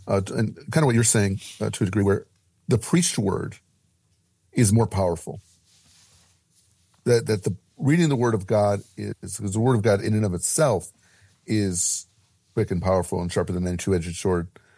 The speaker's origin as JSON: {"language": "English", "region": "Midwest", "country": "United States", "said": "Hey, whoa. Just back off here, buddy. I'm from the Midwest. We don't do that kind of thing."}